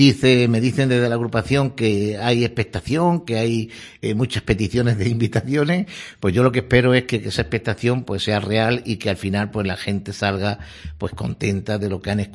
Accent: Torredonjimeno, Andalusia, Spain; now in Jaén, Spain; la Semana Santa de mi pueblo de Tordón Jimeno, y ahora la de Jaén, la ciudad en la que estoy, pues me siento adoptado

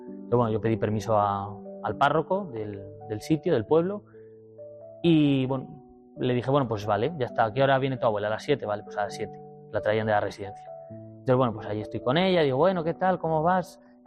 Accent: Benavente, Castile and León, Spain; cuando vuelvo aquí a España, a la diócesis, básicamente estuve colaborando en mi pueblo, en Benavente

